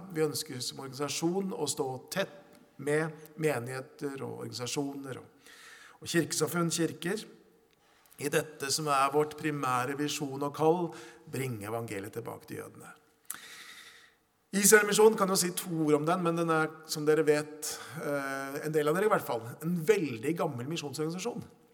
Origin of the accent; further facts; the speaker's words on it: Hokksund, Buskerud, Norway; accent: Eastern Norwegian; also born or lived in Vest-Telemark; Jeg snakker østlandsdialekt. Jeg har vokst opp dels I Vest-Telemark frem til jeg var 8 år, og så I, på Østlandet, Hokksund I nærheten av Drammen, frem til jeg vel flyttet hjemmefra I 20-årsalderen.